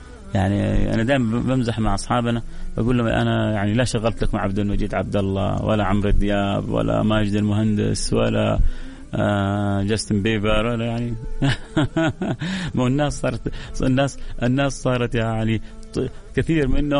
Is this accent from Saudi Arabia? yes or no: yes; Saudi Arabia; كان أجمل معلقين عندنا في السعودية محمد رمضان وإبراهيم وزاهد قدسي